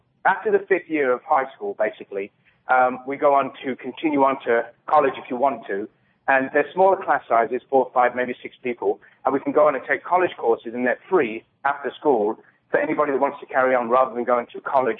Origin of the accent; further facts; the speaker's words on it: England, United Kingdom; now in United States; I was obviously born and raised in England, and we wore school uniforms over there.